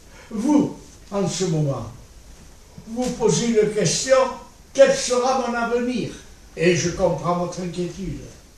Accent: Bègles, Nouvelle-Aquitaine, France; born there; Je suis né en 22 à Bègles. Je suis fils d'étranger.

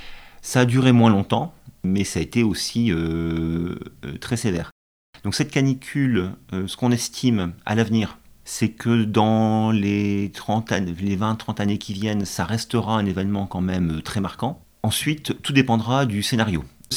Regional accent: Lille, Hauts-de-France, France; born there; parce que je suis né à Lille, voilà.

